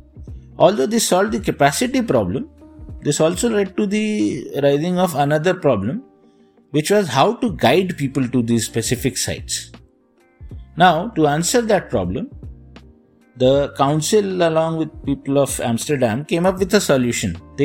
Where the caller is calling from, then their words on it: Pune, Maharashtra, India; here from Pune.